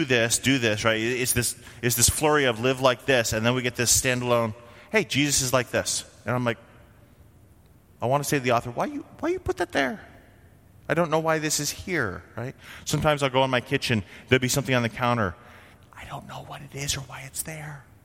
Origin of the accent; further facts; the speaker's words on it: Vermont, United States; Now, I grew up in Vermont, just south of Quebec. French is the primary secondary language that you learn in high school where I grew up.